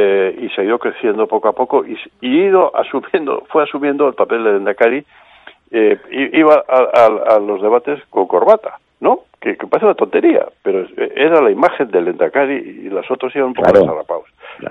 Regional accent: Venezuela; yo, que tú sabes que yo soy de venezolano

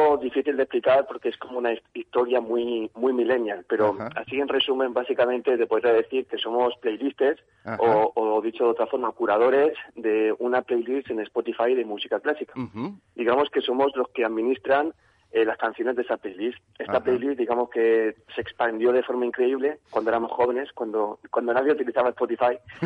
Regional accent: Benidorm, Valencian Community, Spain; A ver, nosotros también somos de pueblo. Bueno, somos de Benidorm.

